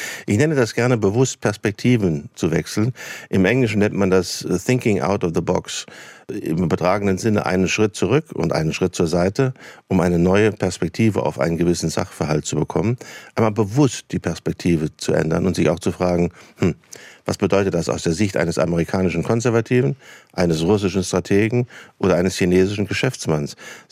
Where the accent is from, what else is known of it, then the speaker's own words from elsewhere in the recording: Saarland, Germany; now in Berlin, Germany; Ich komme aus dem Saarland und habe mich einmal quer durch die Republik bewegt, berufsbedingt, versteht sich. Aber ich fühle mich in Berlin tatsächlich außerordentlich wohl